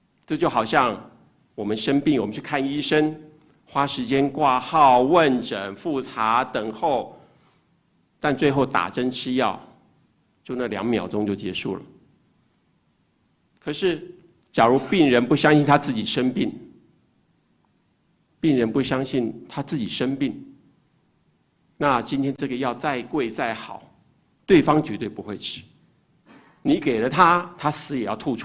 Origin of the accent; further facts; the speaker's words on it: Taipei, Taiwan; 弟兄虽然从小是在台北，在都市里头长大，但每年暑假呢，我都会回到老家，在台湾的中部台中有个地方叫东势，那里是产飓风葡萄的地方